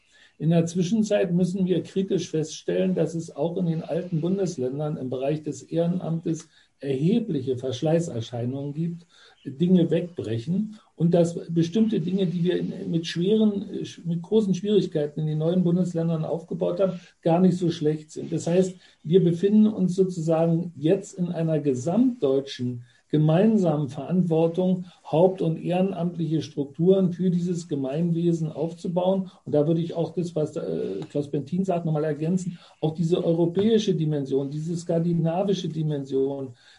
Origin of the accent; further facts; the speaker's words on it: Wildenbruch, Brandenburg, Germany; Ja, ich komme natürlich auch aus Wildenbruch. Ich komme von Sdorf.